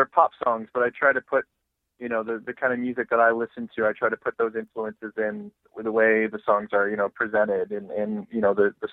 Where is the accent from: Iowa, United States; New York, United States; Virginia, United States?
Virginia, United States; Richmond; born there; I was born in Richmond, Virginia